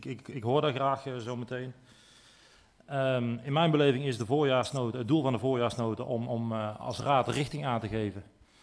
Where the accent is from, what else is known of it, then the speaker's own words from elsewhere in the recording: Riel, North Brabant, Netherlands; Voorzitter, ik kom uit Riel.